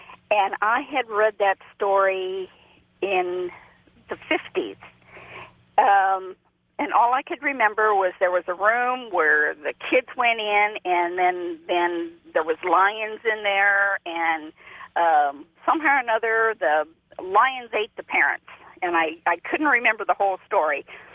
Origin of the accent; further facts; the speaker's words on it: Oroville, California, United States; I'm from Oroville, California.